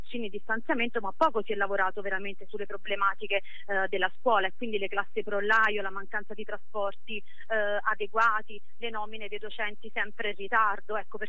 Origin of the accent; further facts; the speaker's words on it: Avellino, Campania, Italy; now in Florence, Italy; Io sono stata adottata da Firenze dal 2006, ma sono irpina e la mia città d'origine, Avellino